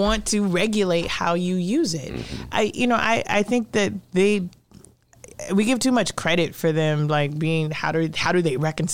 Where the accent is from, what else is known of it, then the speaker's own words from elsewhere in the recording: Illinois, United States; I grew up in Cabrini. I used to seek shelter in bathtubs when people were shooting.